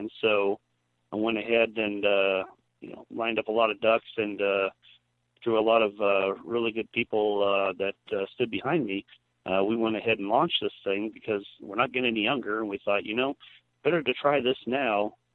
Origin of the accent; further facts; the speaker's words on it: Pacific Northwest, United States; Yeah, I'm originally from the Northwest, however, in traveling to the Salt Lake City area a number of times, I've fallen in love with the place.